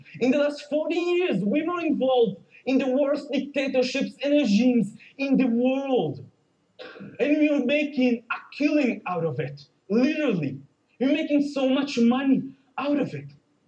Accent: Israel; oh, I'm from Israel.

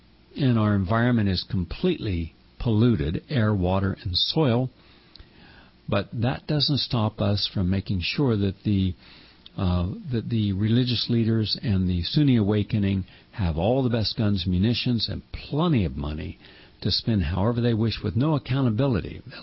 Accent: West Virginia, United States; Now, I come from West Virginia. Now, I lived in Wheeling, West Virginia, Weirton, West Virginia, where you have Weirton Steel

